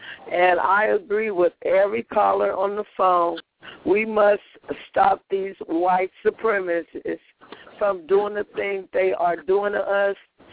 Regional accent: California, United States; I'm from the Bay Area, too

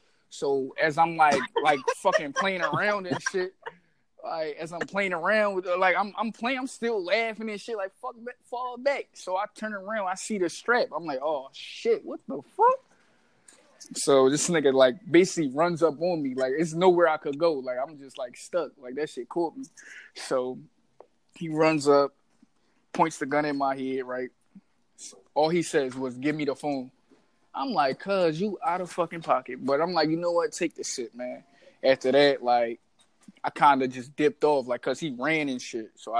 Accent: Philadelphia, Pennsylvania, United States; So, that's it. I'm from Philly, man.

